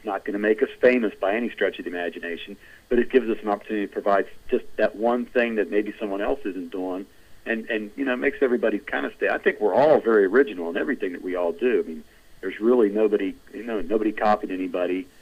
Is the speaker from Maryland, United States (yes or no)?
no; Hollywood, Florida, United States; We moved to Florida when I was 5 years old. We moved to Hollywood. I grew up down in Hollywood. I lived there until I got married.